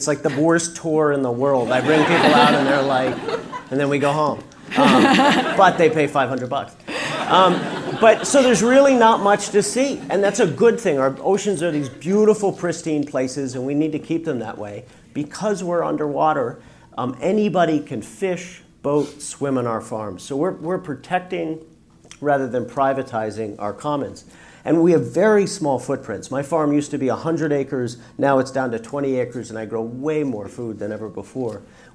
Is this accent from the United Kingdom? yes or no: no; Newfoundland and Labrador, Canada; I was born and raised in Newfoundland. I dropped out of high school when I was 14, and headed out to sea.